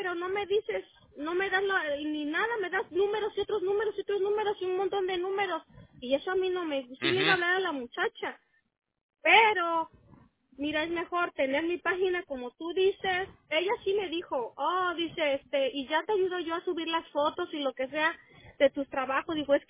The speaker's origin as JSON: {"language": "Spanish", "town": "Córdoba", "region": "Veracruz", "country": "Mexico", "said": "Soy de Córdoba, Veracruz."}